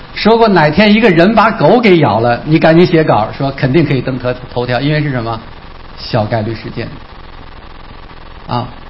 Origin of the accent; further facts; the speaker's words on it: Beijing, China; 我是北京人啊，我们北京孩子小的时候，就我那个年代的时候啊，上个世纪50年代出生的这样的人啊